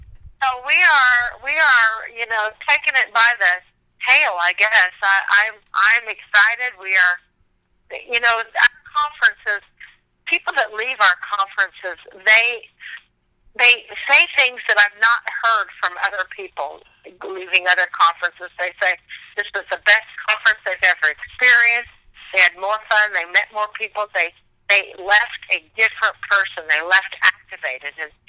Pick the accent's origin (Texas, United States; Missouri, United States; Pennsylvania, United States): Missouri, United States; and I'm from Missouri. You have to prove it to me.